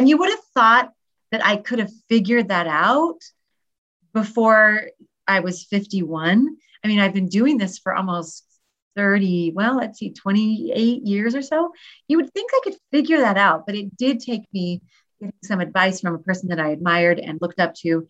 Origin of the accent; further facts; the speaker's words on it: Alaska, United States; But I grew up in Alaska. Like, what girl from Alaska, I guess … would make it in that market?